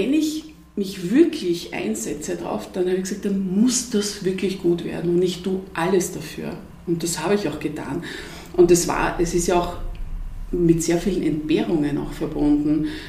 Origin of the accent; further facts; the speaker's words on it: Vienna, Austria; ich bin ja Wienerin